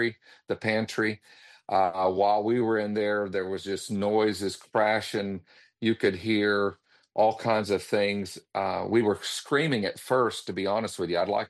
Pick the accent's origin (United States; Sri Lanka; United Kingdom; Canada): United States; Panama City Beach, Florida; also born or lived in Oklahoma / Texas; And so I was born in Oklahoma, grew up as an evangelist kid, and we lived in Florida from when I was about 10 years old on. And this is the land of my father, Panama City Beach, Florida